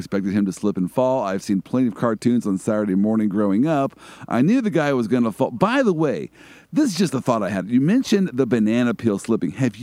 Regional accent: Midwest, United States; I am from the Midwest, so just paint a quick picture for me on how...

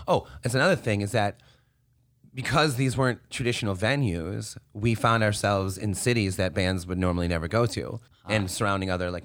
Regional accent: West Bloomfield, Michigan, United States; So I grew up in West Bloomfield, and I don't know if the library has changed.

